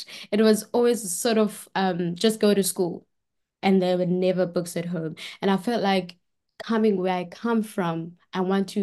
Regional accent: South Africa; Well, I'm from South Africa and I was born and raised in South Africa. I am currently working as an editorial assistant for a publishing company, and I am 29 years old, turning 30 very soon.

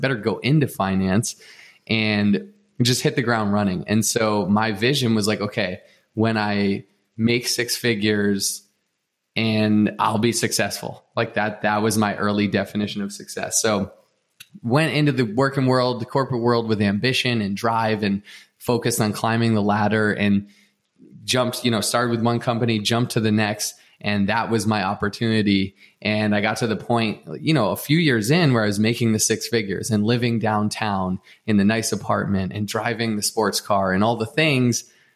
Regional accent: Boston, Massachusetts, United States; also born or lived in California; I was born out here in California. You know, Sandy and I were baby best friends, but I grew up from two on in the Northeast of the US, or in the Boston area.

